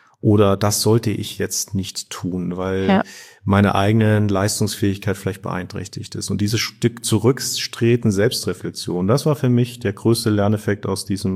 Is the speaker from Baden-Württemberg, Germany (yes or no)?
yes; Baden-Württemberg, Germany; born there